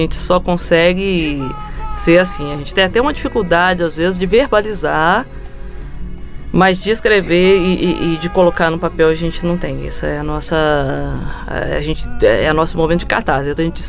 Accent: São Lourenço, Minas Gerais, Brazil; dentro do Parque das Águas de São Lourenço, que é minha terra, né?

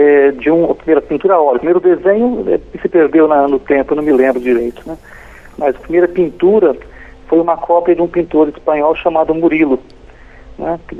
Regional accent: Batatais, São Paulo, Brazil; also born or lived in Ribeirão Preto; Eu nasci em Ribeirão Preto, né? Mas que é próximo a Ribeirão. Mas eu vivo desde que nasci em Batatais, que é uma cidade próxima a Ribeirão Preto.

